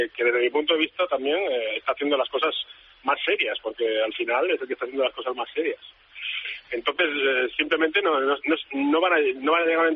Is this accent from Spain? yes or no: yes; Cantabria, Spain; Y yo soy de Cantabria